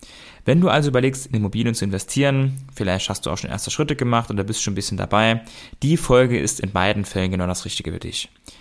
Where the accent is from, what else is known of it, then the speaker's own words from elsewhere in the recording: Saarland, Germany; Ich komme ja aus dem Saarland und bin deshalb hier auch investiert.